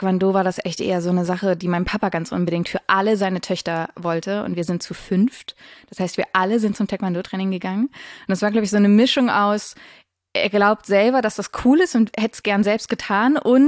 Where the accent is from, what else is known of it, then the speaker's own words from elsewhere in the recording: Baden-Württemberg, Germany; Ich bin in der Nähe von Herrenberg groß geworden.